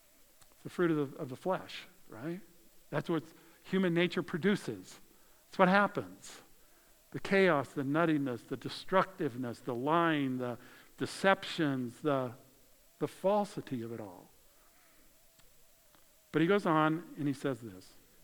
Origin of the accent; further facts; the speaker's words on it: Colorado, United States; I grew up in Colorado, where in the spring, it's so fun to see the sun come out and things begin to happen.